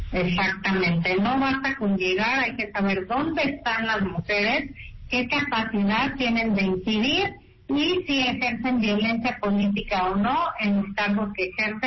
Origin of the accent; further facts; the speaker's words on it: Mexico; tenemos, creo, como mexicanos y mexicanas, muy claras las reglas